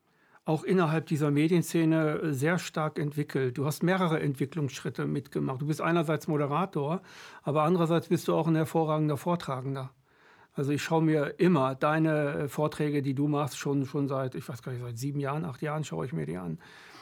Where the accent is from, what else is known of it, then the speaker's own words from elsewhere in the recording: Hameln, Lower Saxony, Germany; ich komme aus Hameln